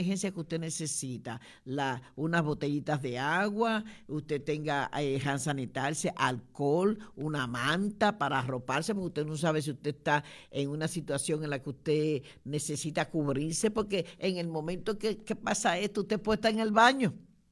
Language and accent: Spanish; Dominican Republic; yo soy dominicana y en la República Dominicana, en mi tiempo de juventud, hubieron unos temblores de tierra